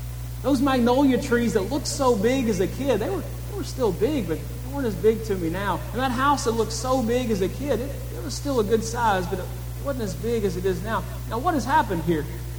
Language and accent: English; Murfreesboro, Tennessee, United States; also born or lived in Memphis; I grew up in Murfreesboro, Tennessee, but I was born in Memphis. And I was there in Memphis till about third grade till my family moved to Murfreesboro.